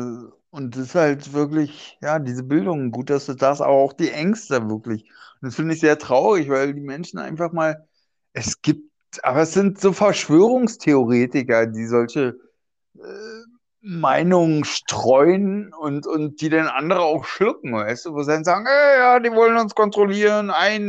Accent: East Germany, Germany; Ja, aber ich komme ja selber auch aus der DDR.

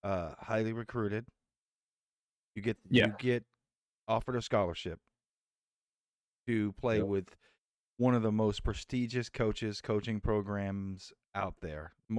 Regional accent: Florida, United States; Yeah, that's why I'm from Florida. So yeah, Florida, like Pop Warner's huge down here.

